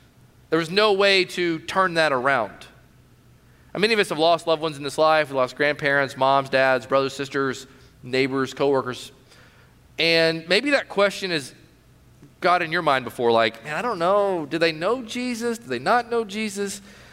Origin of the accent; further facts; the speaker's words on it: Knoxville, Tennessee, United States; I'm from Knoxville, Tennessee. I'm a huge Tennessee Volunteer fan.